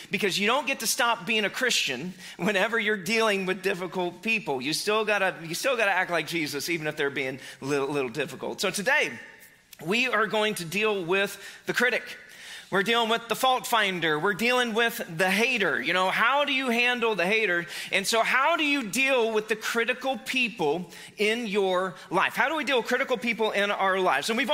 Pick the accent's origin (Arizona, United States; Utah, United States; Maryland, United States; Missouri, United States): Missouri, United States; now in Atlanta, United States; You know, so originally we're from Southwest Missouri